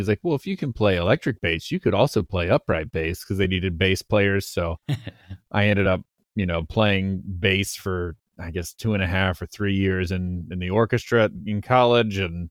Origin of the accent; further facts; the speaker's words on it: Lafayette, Louisiana, United States; The college I went to, which is in my hometown, which is the University of Louisiana at Lafayette